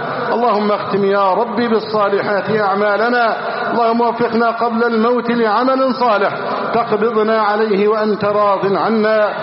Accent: Egypt; اللهم احفظ بلدنا مصر أمنا أمانا، سخاء رخاء، وسائر بلاد المسلمين.

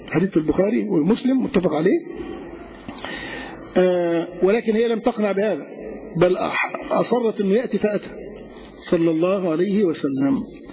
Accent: Egypt; كقولهم أعطاك عمره، عندهم في الشام، عندنا في مصر البقية في حياتك.

